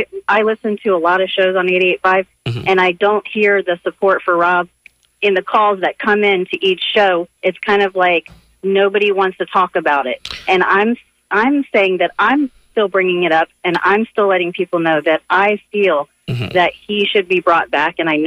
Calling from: Tampa, Florida, United States; … in Tampa.

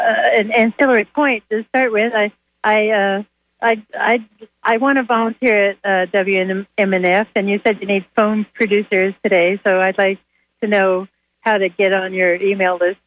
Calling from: Ybor City, Florida, United States; from Ybor City.

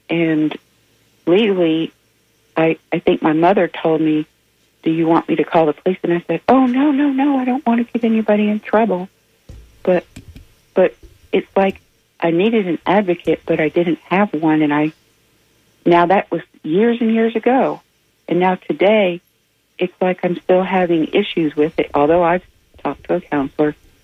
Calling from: Tampa, Florida, United States; I'm from Tampa.

